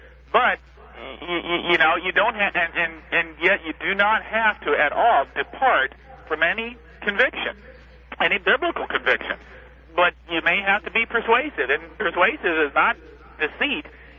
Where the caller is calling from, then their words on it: St. Louis, Missouri, United States; I'm listening from St. Louis, and your program is to be complimented.